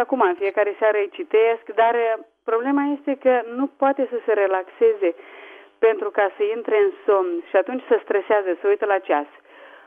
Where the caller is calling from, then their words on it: Spain; Sunt din Spania.